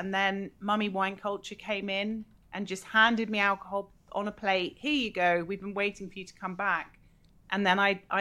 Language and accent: English; London, United Kingdom; I grew up in London in a big family, and we had lots of parties. My parents are American